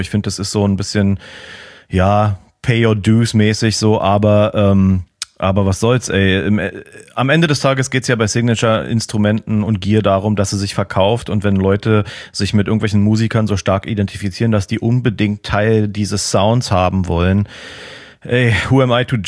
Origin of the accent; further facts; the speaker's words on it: Berlin, Germany; als Berliner und als Mucker